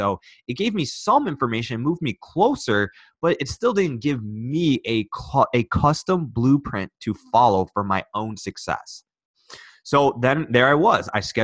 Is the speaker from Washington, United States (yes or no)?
no; Michigan, United States; I grew up right outside of Detroit, Michigan, about 2 miles outside of Detroit, right? So it was a very blue collar town.